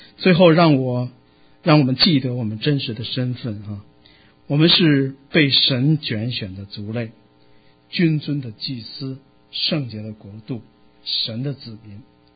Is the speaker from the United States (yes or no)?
no; China; 这就是我们中国人的心态，我们要如果领养一个孩子肯定会首先的考虑的就是说这小孩健康不健康